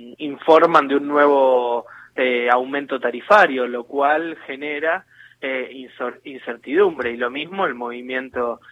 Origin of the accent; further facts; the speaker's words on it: San Martín, Buenos Aires Province, Argentina; yo soy de San Martín, nosotros en un año en San Martín abrimos 14 comedores